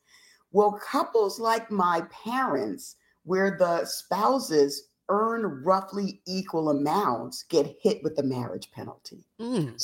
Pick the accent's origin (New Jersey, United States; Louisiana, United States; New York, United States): New York, United States; Bronx; So I grew up in the South Bronx, and I dealt with racism regularly.